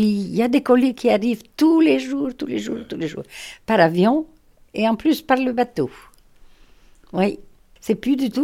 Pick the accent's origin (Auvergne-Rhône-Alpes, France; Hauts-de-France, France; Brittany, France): Brittany, France; Ouessant; born there; Je suis née à Ouessant, dans cette maison.